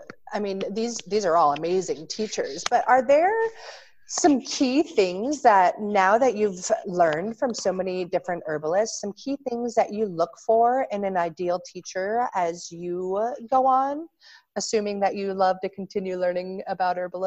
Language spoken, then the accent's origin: English; Nebraska, United States; I remember when I was a little girl, I grew up in Nebraska.